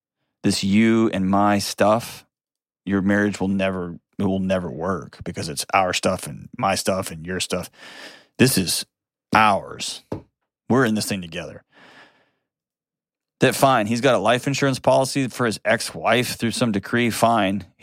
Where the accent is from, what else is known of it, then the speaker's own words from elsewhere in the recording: Texas, United States; I'm all about ranches. I'm from Texas. I love me a good ranch.